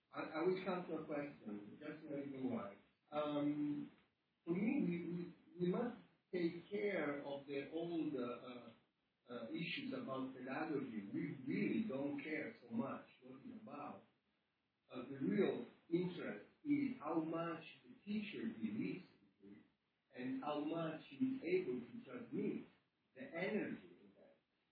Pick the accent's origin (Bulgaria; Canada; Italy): Italy; Rome, Lazio; now in Los Angeles, United States; I'm living in Los Angeles, and I come from Rome, Italy.